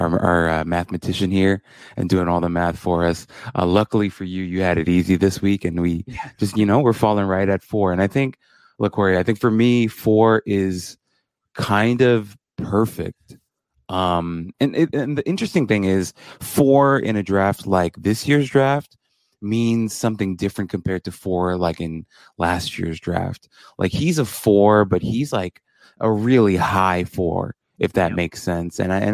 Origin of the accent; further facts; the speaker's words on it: New York City, New York, United States; moved away as an adult; now in Los Angeles, United States; I know I live in LA, but for our listeners, I'm actually from New York, born and raised, lived here 28 years of my life before I moved to LA.